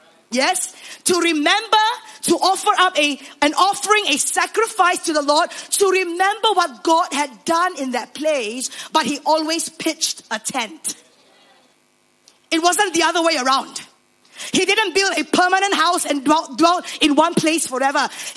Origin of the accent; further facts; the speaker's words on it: Singapore; now in Malaysia; I've lived in Sarawak for the last 11 years of my life. And so I am more Sarawakian than I'm Singaporean, really.